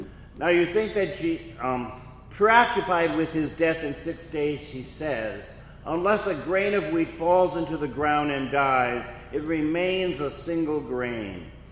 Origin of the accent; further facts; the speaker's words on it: United States; I was a boy growing up on Lake Michigan